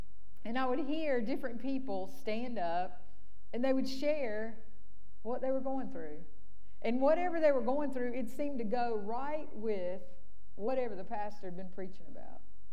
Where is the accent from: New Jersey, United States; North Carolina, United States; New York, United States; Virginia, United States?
North Carolina, United States; Concord; I grew up in Concord, North Carolina, a long way away from here.